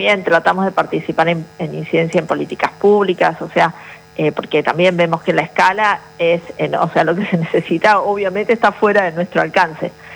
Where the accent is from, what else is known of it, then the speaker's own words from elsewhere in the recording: Buenos Aires, Argentina; yo soy de Buenos Aires.